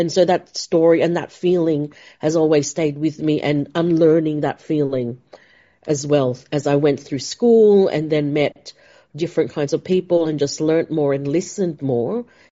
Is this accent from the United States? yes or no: no; Australia; I'm Filipino-Australian.